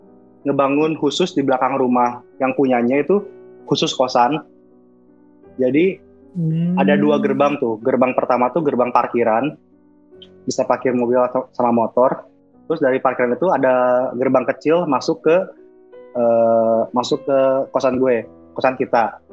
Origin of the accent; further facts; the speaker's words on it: Bandung, West Java, Indonesia; Jadi gue tuh lahir di Bandung, besar di Bandung. Orang tua gue dua-duanya orang Bandung, tapi kebetulan bapak itu ada turunan Jogja dan turunan Banten.